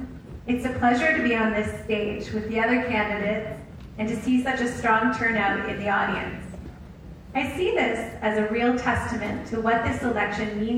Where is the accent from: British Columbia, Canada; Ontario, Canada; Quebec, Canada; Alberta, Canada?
Ontario, Canada; Campbellford; born there; I was born in Campbellford, had my first job at the Quinte Mall. I went to Loyalist College. My mom was a lifelong teacher in this school board. I've raised my own children in Picton and launched my business.